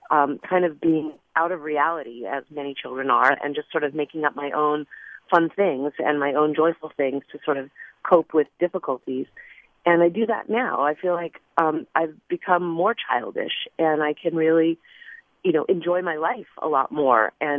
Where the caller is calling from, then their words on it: Berkeley, California, United States; I'm calling from Berkeley.